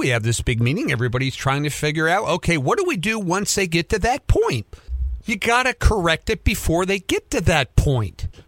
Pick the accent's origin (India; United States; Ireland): United States; Cincinnati, Ohio; moved away as an adult; I came from Cincinnati. I came out here in 1978.